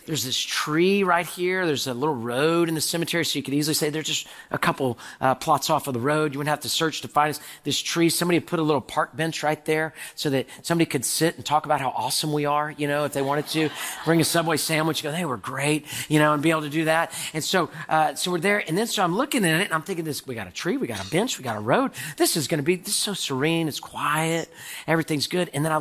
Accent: Houston, Texas, United States; And I was like, well, I'm from Houston.

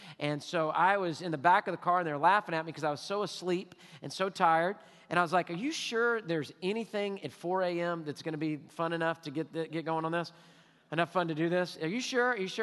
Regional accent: Texas, United States; I'm from Texas. I'm going home, okay? We don't do this in Texas.

